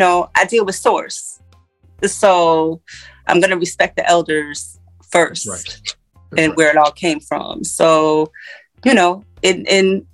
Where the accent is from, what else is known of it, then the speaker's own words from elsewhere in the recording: Hartford, Connecticut, United States; also born or lived in New York; New York and Hartford. I grew up in Hartford and New York.